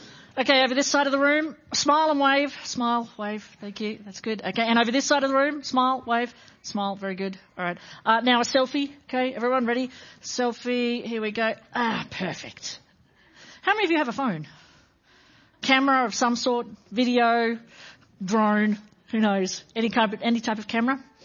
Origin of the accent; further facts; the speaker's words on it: Australia; It's an important part of what we do as Australian culture. Not every country in the world does this. We remember Anzac Day.